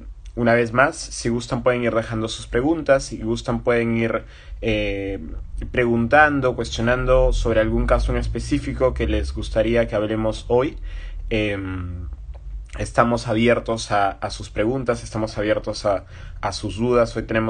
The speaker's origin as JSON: {"language": "Spanish", "region": "Piura", "country": "Peru", "said": "nuestros apellidos ambos son norteños. La familia de Andrés es de Tumbes y yo soy de Piura."}